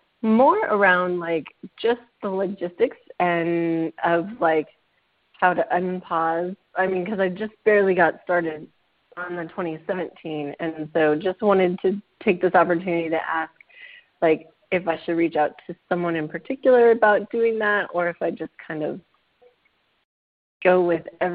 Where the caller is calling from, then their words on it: Austin, Texas, United States; I'm from Austin